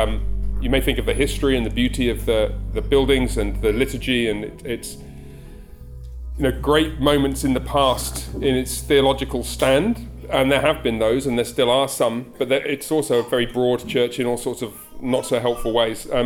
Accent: Haltwhistle, North East England, United Kingdom; born there; also born or lived in Coventry; So I was born in Holtwhistle, which is a tiny little town right up in the northeast of England.

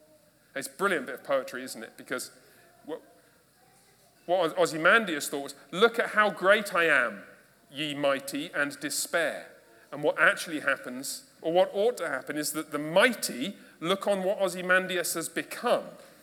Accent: United Kingdom; I mean, I'm British

